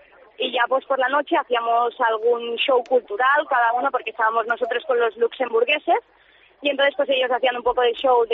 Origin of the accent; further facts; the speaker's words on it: Ciudad Real, Castilla-La Mancha, Spain; Yo soy de Ciudad Real, sí.